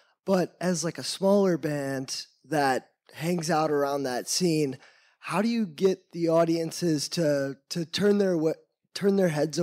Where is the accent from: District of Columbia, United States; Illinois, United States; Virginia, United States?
Illinois, United States; Chicago; I'm from Chicago, and within the scene that I'm in of like more alternative, noisier, like DIY stuff